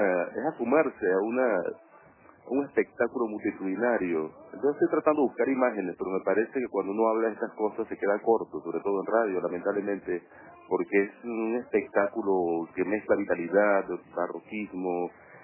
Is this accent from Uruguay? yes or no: no; Venezuela; Yo soy venezolano.